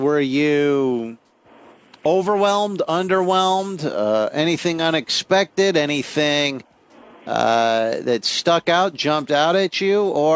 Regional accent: Las Vegas, Nevada, United States; I grew up in Las Vegas. For everyone else on this bus, it's their first time to Las Vegas

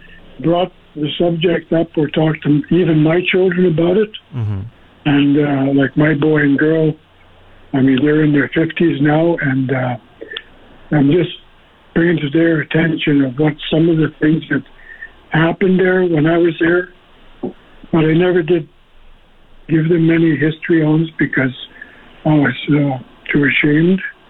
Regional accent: Fort McMurray, Alberta, Canada; I was born and raised here in Fort McMurray.

